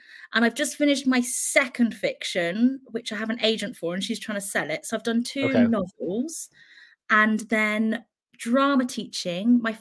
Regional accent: Oxford, South East England, United Kingdom; now in France; Yeah, I'm from Oxford, which is about an hour and a half from London

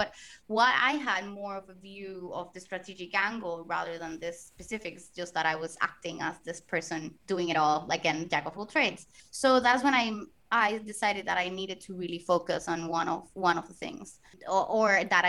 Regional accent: Puerto Rico; first language Spanish; English is a second language; So I am originally from Puerto Rico. That's why the accent.

